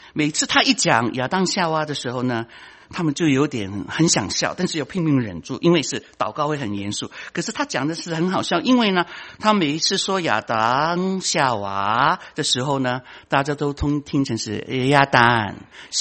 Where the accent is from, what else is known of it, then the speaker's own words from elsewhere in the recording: China; Chinese is a second language; moved away as an adult; now in United States; 我们老中，我们来到异邦生活，英文不是我们第一语言，可是呢我们知道中文啊